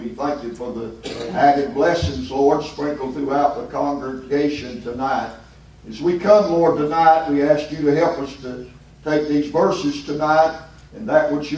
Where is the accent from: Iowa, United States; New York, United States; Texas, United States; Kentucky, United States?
Kentucky, United States; wondering what in the world that a lad in Trinidad had to do with a boy in Kentucky